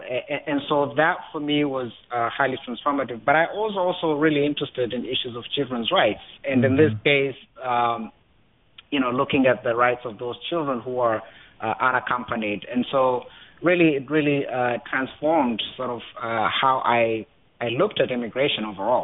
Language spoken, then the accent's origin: English; Tanzania; moved away as an adult; now in United States; I'm an immigrant here. I come from Tanzania.